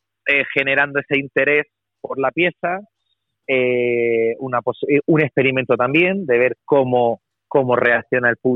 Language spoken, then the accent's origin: Spanish; Region of Murcia, Spain; en mi tierra, en la región de Murcia, pues es muy complejo, la verdad.